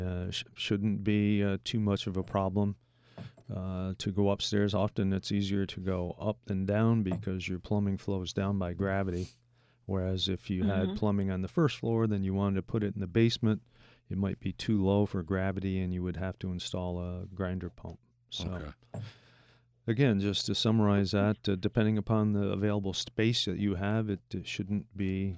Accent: Potsdam, New York, United States; Potsdam Sandstone, that's my hometown, Potsdam.

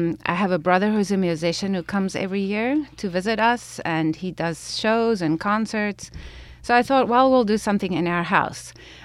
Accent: South Africa; I am originally from South Africa

